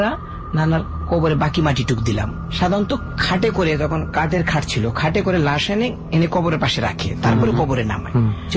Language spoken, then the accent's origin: Bangla; Gazipur, Dhaka Division, Bangladesh; আমি পুবাল গাজীপুর থেকে এসেছি